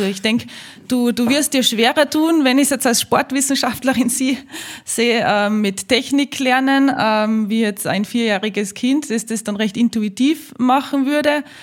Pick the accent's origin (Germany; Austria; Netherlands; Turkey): Austria; Salzburg; ich bin in die Berge aufgewachsen, in der Nähe von Salzburg. Unser Haus steht mitten im Grünen.